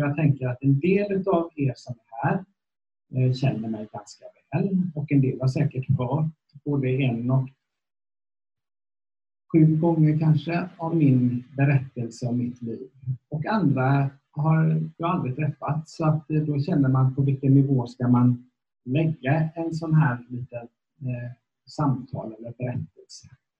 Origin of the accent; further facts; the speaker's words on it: Vetlanda, Jönköping County, Sweden; born there; upp i en pastorsfamilj i Frikyrkosverige. I Småland är jag född. Vi pratade om i bordet där jag satt, i Vetlanda. Riktig klassisk frikyrkomiljö.